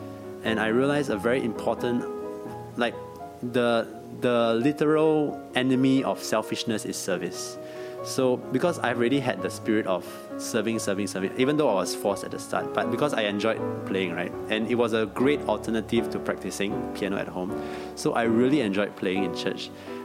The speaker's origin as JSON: {"language": "English", "country": "Singapore", "said": "Because usually, like, I'm a Singaporean. So in Singapore, when you finish your O levels, that's like 16, 17."}